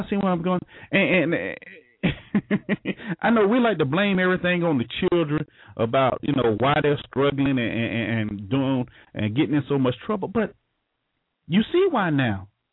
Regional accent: Florida, United States; Now, you know, look, I was raised in Florida, okay? I'm going to tell you, I was raised in Florida.

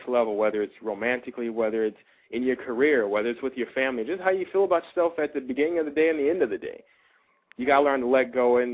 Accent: East Chicago, Indiana, United States; I grew up in East Chicago and the harbor of Indiana, two areas that are known for being urban, being a little rough

